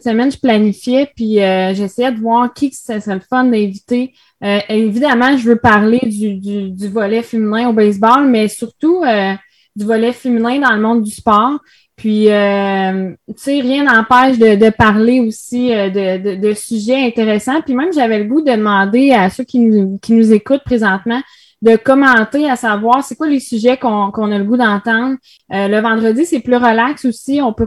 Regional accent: Repentigny, Quebec, Canada; C'est ma ville natale, c'est là que j'ai fait mon baseball mineur.

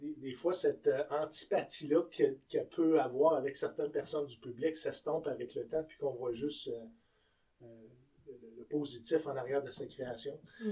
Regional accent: Quebec City, Quebec, Canada; now in Ottawa, Canada; je suis un homme qui vit à Ottawa, mais j'ai grandi à Québec, comme … j'ai grossi à Limoilou.

